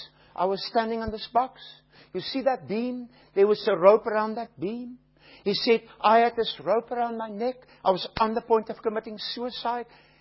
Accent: Australia; being an Australian, I will never see him next time he's out there

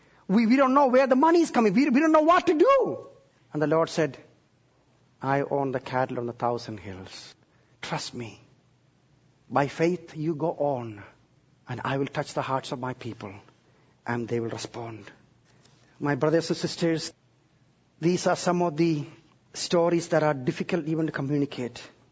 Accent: South India, India; now in United States; I grew up in southern part of India where we have coconut trees like you have in Hawaii.

